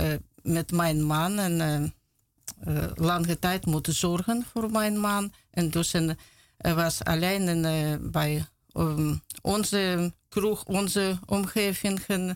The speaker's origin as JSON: {"language": "Dutch", "country": "Russia", "second_language": "Dutch", "moved": "as an adult", "lives_now": "Netherlands", "said": "En ik kwam uit Rusland en met mijn man en twee kinderen en bijna 30 jaar geleden."}